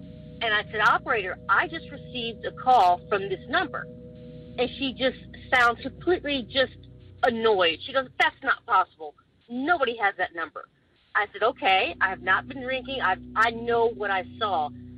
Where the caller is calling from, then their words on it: California, United States; I'm calling from Southern California, and I finally got my courage to call.